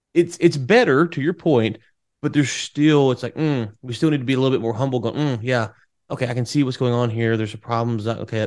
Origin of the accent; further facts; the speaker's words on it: Louisiana, United States; I'm from Louisiana originally, live in Texas now